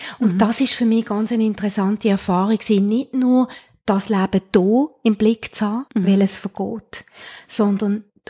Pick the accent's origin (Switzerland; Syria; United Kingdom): Switzerland; als Schweizer Frau